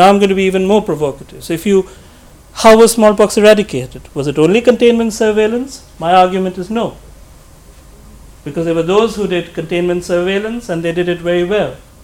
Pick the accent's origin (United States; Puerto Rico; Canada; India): India; Delhi; I'm Indian, but from Delhi